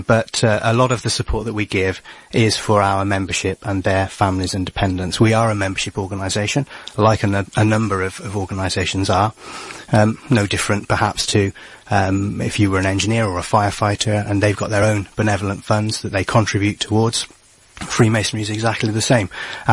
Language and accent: English; South West England, United Kingdom; I grew up in Butterough, near Stroud.